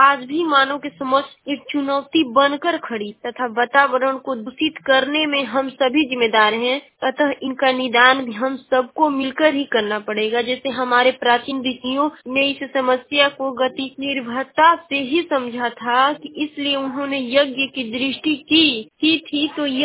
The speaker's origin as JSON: {"language": "Hindi", "town": "Ballia", "region": "Uttar Pradesh", "country": "India", "said": "और मैं बलिया जिले की निवासी हूँ।"}